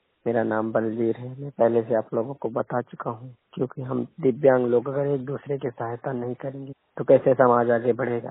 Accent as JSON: {"language": "Hindi", "region": "Uttar Pradesh", "country": "India", "said": "और मैं उत्तर प्रदेश कौशाम्बी जिला के निवासी हूँ"}